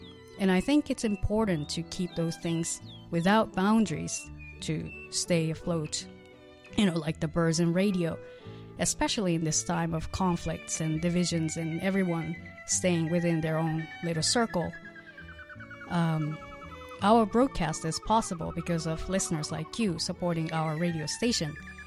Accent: Japan; I grew up in Japan, and I was exposed to news from North Korea all the time.

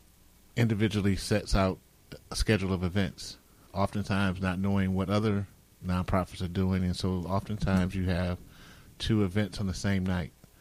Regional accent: North Carolina, United States; I came from the South, North Carolina.

